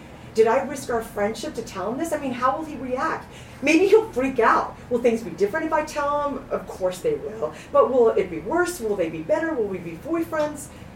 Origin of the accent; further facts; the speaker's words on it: East Coast, United States; I'm from the East Coast. Home, you don't play that game.